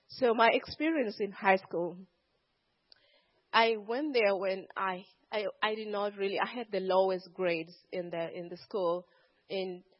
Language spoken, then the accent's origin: English; Kenya; English is a second language; But it's not in English, it's not in Swahili. I'm from Kenya, for those who don't know. But it's actually in our native language.